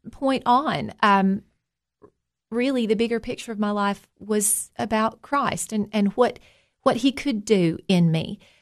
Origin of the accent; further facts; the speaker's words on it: Tennessee, United States; I actually was born and raised in Fentress County.